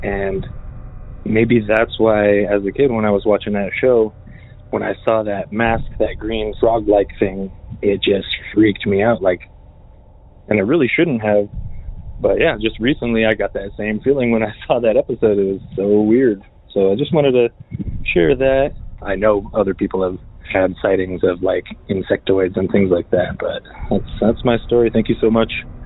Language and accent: English; Albuquerque, New Mexico, United States; I'm from Albuquerque, New Mexico.